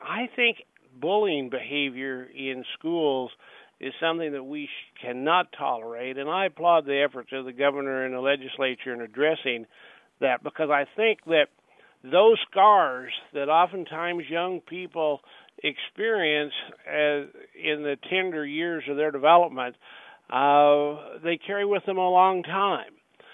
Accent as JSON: {"language": "English", "region": "Missouri", "country": "United States", "said": "You know, I come from Missouri, a small town in Missouri, and you know, I've had my fair share of being described as a hick or a hillbilly because I do have a different speech pattern"}